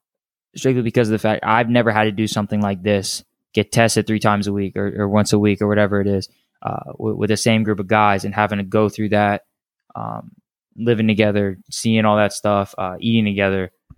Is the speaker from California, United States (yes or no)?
no; Tampa, Florida, United States; Honestly, I grew up in Florida. I grew up in Tampa Bay.